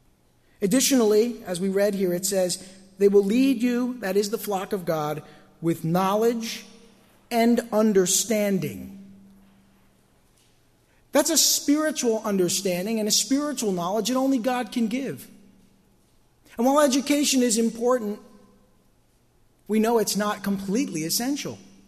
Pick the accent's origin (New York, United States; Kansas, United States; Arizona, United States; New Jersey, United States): New Jersey, United States; We were living in New Jersey. We're from New Jersey. We've always lived here